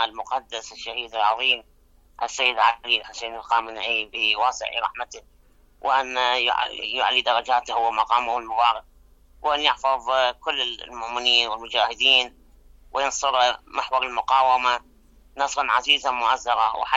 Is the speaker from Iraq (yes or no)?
yes; Iraq; طبعا إذاعة غير مسموعة عندنا في العراق